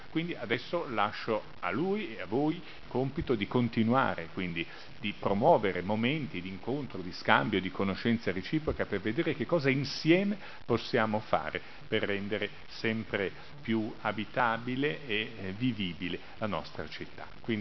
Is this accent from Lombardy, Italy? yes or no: yes; Milan, Lombardy, Italy; pur essendo milanese da sempre